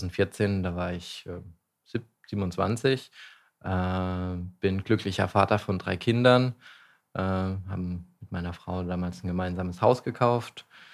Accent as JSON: {"language": "German", "town": "Berghausen", "region": "Baden-Württemberg", "country": "Germany", "tie": "born or raised there", "also_born_or_lived": "Berlin", "said": "Ich hatte das Glück, dass meine Mutter damals mit mir nach Karlsruhe gekommen ist. Ich bin früher in Berlin geboren worden, in der Nähe. Sind dann hier nach Berghausen gekommen."}